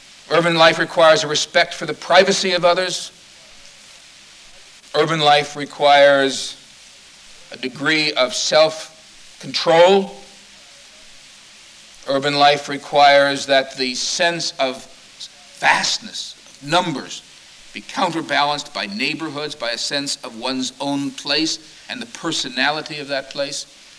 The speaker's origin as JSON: {"language": "English", "town": "Cleveland", "region": "Ohio", "country": "United States", "said": "discovered I was from Cleveland"}